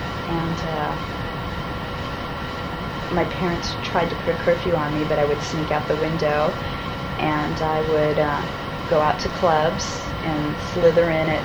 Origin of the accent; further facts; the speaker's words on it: San Pedro, California, United States; born there; I was born in San Pedro, California.